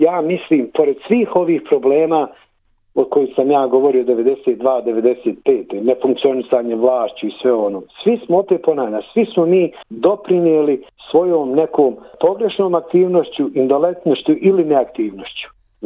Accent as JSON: {"language": "Bosnian", "town": "Višegrad", "region": "Republika Srpska", "country": "Bosnia & Herzegovina", "tie": "born or raised there", "said": "ja dolazim iz Višegrada, znači ja sam tamo rođen."}